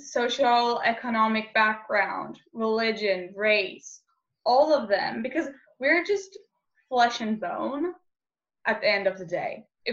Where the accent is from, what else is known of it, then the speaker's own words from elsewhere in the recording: Istanbul, Turkey; I'm from Istanbul, Turkey, a 17-year-old gender activist.